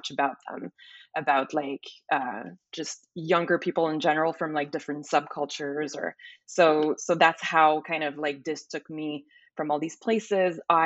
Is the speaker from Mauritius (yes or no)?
no; Montreal, Quebec, Canada; also born or lived in Toronto; now in Los Angeles, United States; I'm from Montreal, like you mentioned, born and raised, and then moved to LA after a few years living and working in Toronto.